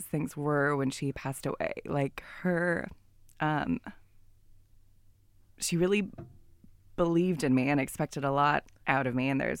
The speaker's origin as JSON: {"language": "English", "region": "California", "country": "United States", "said": "well, there's definitely more of a culture in the US of like, or I'm from California, which I think even more so, everyone's like, everything's fine."}